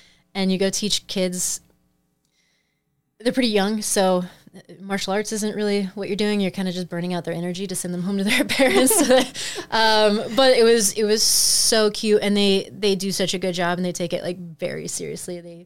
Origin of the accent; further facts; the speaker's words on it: Midwest, United States; I came out thinking as a Midwesterner, I was like, I have $15,000 saved up.